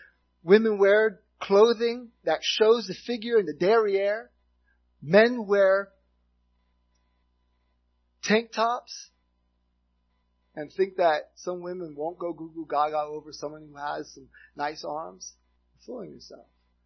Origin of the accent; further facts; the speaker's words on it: Miami, Florida, United States; You see, growing up in the city, I grew up in Miami.